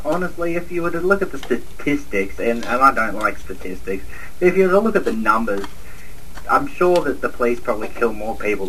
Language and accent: English; Australia; As an Australian, you know, since we got our guns, well, we still got guns, but we got most of the good ones taken off us.